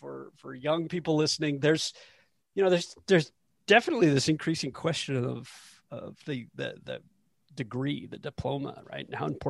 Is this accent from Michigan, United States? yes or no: yes; Michigan, United States; I grew up in Michigan. So I grew up in the Midwest.